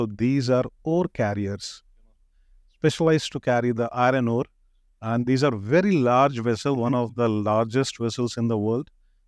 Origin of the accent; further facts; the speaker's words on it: Delhi, India; English is a second language; moved away as an adult; also born or lived in Glasgow, Scotland; So yeah, I mean, I'm born and did my schooling over here in Delhi. But then for my marine engineering, I moved to Glasgow, Scotland.